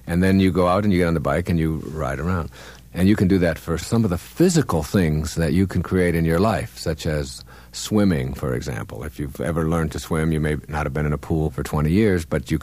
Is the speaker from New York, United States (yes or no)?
no; Detroit, Michigan, United States; I am back in my youth, and in my youth, I grew up in the Detroit area, and I was a hockey player.